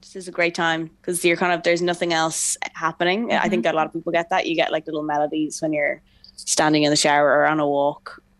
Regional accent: Dublin, Leinster, Ireland; Playing Button Factory last year, a venue in Dublin, because it's my hometown

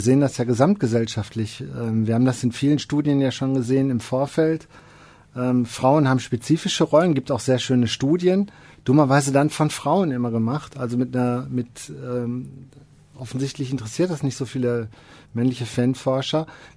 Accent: Essen, North Rhine-Westphalia, Germany; Ich bin in Essen aufgewachsen.

